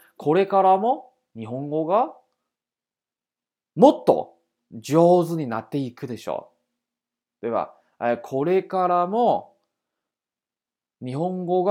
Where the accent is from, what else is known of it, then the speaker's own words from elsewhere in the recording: northern China, China; 那我们是北方人，那对于我们来说的话，小鸟是不是就飞到南方去了？